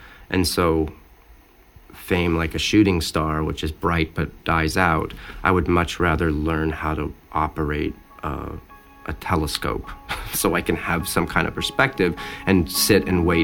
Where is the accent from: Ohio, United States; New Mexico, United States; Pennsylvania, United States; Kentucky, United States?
New Mexico, United States; and I was from New Mexico and was very, very green.